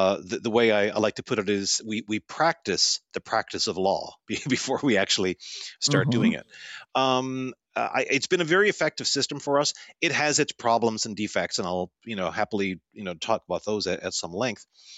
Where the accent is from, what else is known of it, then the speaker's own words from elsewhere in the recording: Canada; the fact that I'm Canadian, based in Canada